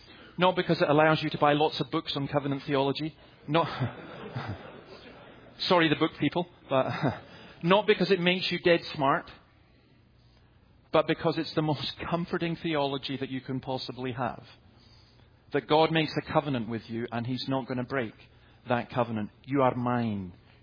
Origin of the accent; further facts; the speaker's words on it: Scotland, United Kingdom; I'm a Scotsman